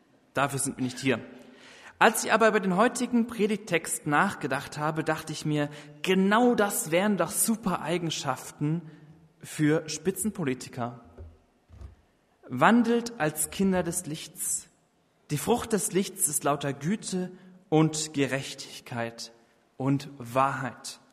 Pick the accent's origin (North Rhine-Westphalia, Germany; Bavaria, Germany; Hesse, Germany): Hesse, Germany; Lohra; also born or lived in Biebertal; Ich komme ursprünglich aus Lora-Weipolzhausen, ist ja gleich hier um die Ecke. Bin in der evangelischen Gemeinschaft in Biebertal groß geworden.